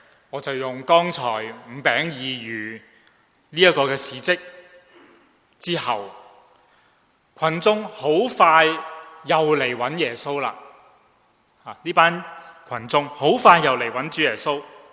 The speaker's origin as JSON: {"language": "Chinese", "region": "Guangdong", "country": "China", "said": "就好像我们广东人俗语所说"}